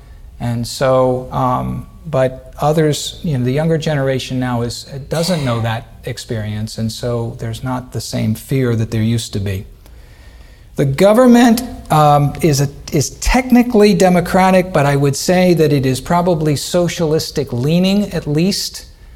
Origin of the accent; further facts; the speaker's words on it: South Africa; from South America. I mean South Africa.